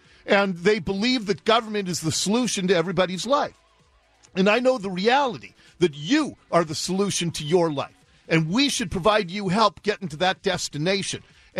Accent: Ballard, Washington, United States; where I grew up in Ballard, the dead end street, there was a guy who lived right next door to me

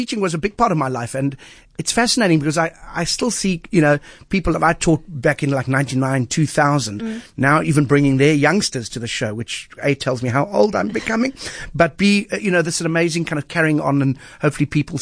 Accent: Kenwyn, Western Cape, South Africa; Yeah, nice to hear someone from Kenwyn. I grew up in Kenwyn

